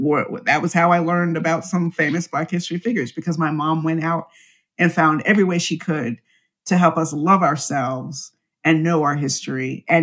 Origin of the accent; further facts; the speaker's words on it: Miami, Florida, United States; And since I'm from Miami, I wanted to pay an homage to my hometown and how loony it is out, down there.